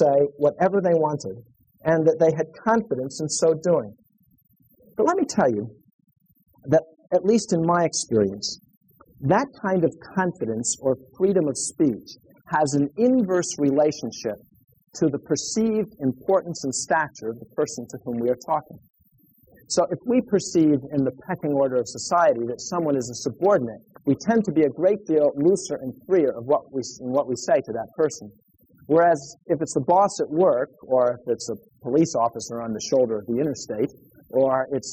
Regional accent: Minnesota, United States; So I said, " … I'm from Minnesota, and I really hope you're here again next year."

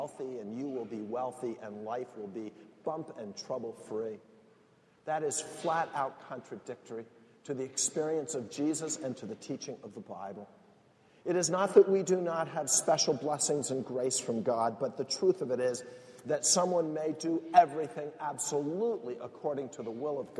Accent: United States

